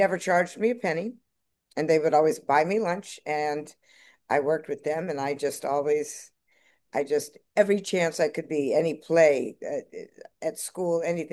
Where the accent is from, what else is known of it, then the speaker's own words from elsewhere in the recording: Los Angeles, California, United States; Well, I grew up in Los Angeles, and acting was something I remember wanting to do since literally I was 2 years old